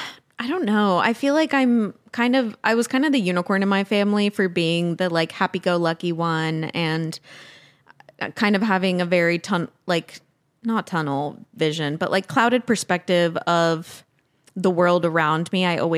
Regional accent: Tennessee, United States; my peers growing up in Tennessee.

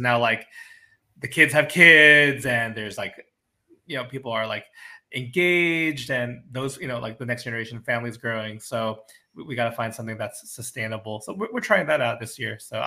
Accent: New York, United States; I grew up with them in New York. Holidays and special occasions, we all see each other.

